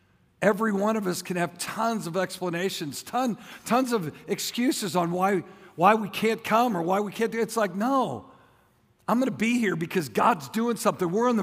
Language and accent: English; St. Louis, Missouri, United States; born there; I was born in Barnes Hospital, St. Louis, Missouri, December 5th, 1957.